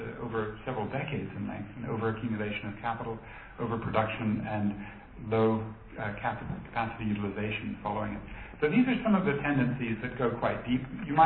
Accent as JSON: {"language": "English", "region": "Northern Ireland", "country": "United Kingdom", "tie": "born there", "said": "where I was born in Northern in Ireland, at 193%"}